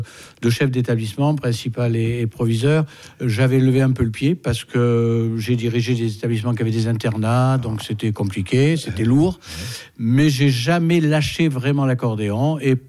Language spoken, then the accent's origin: French; Limoges, Nouvelle-Aquitaine, France; also born or lived in Beaumont-du-Lac; Moi, je suis de Limoges, même si je suis né à Beaumont-du-Lac, à Vassivière. Mes parents sont venus très tôt à Limoges.